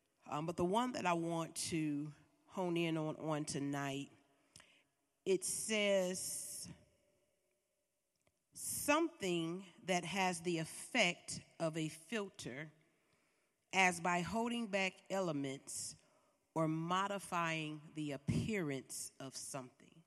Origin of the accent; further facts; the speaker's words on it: Detroit, Michigan, United States; We went to my hometown of Detroit.